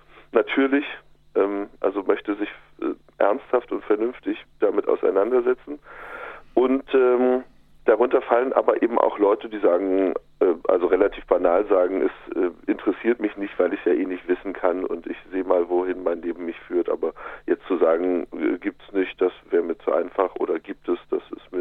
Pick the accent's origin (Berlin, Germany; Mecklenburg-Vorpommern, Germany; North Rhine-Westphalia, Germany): Mecklenburg-Vorpommern, Germany; in meiner Heimat gibt es, also in Mecklenburg-Vorpommern gibt es viele Konfessionslose